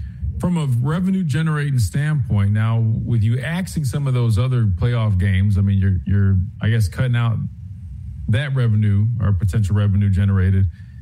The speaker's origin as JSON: {"language": "English", "region": "South Carolina", "country": "United States", "said": "Well, I mean, I'm not from Anderson, South Carolina. I'm, you know, a little bit out from that."}